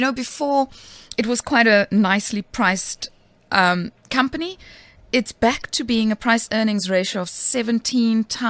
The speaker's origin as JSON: {"language": "English", "country": "South Africa", "said": "To find work now would be impossible as a South African, I think."}